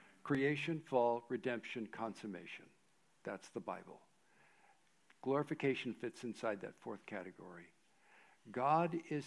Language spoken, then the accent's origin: English; United States; I know it's, I'm an American.